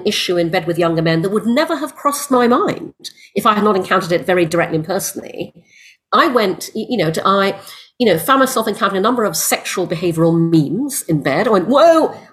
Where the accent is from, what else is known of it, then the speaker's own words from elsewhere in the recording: Brunei; also born or lived in United Kingdom; I was born in the UK. I'm half English, half Chinese. My father was English. My mother's Malaysian Chinese. We moved to Brunei when I was six because my father got a job there. I grew up in Brunei